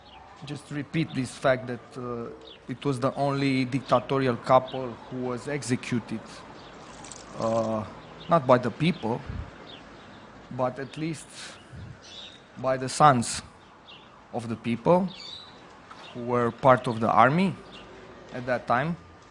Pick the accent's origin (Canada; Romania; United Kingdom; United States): Romania; It's just the fact that I'm coming from Romania.